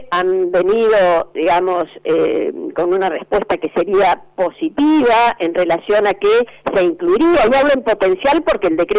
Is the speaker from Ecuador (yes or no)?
no; Tierra del Fuego, Argentina; como somos fueguinos